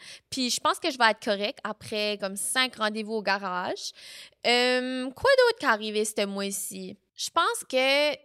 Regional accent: New Brunswick, Canada; moved away; quand je suis partie du Nouveau-Brunswick, je m'en allais juste comme en voyage. Tu sais, ça n'avait pas vraiment encore enregistré que je partais for good.

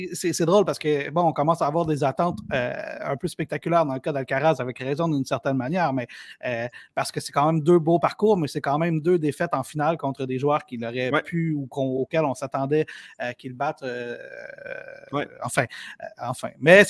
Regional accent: Terrebonne, Quebec, Canada; now in Longueuil, Canada; ça fait longtemps que je suis à Longueuil, mais j'ai grandi à Terrebonne. Alors, je suis born and raised à Terrebonne et aussi sur la Rive-Nord.

